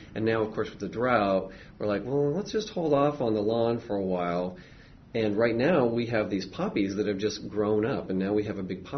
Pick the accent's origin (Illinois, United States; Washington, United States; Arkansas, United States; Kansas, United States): Washington, United States; moved away; I'm from Washington State, so when I moved down here, it was a completely different situation.